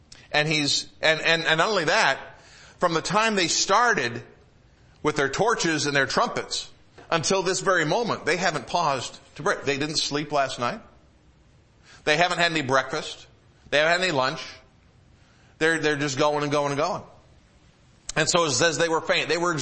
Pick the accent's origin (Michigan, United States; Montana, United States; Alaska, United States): Michigan, United States; When I grew up in Michigan, and we have in Dearborn the Greenfield Village and the Henry Ford Museum.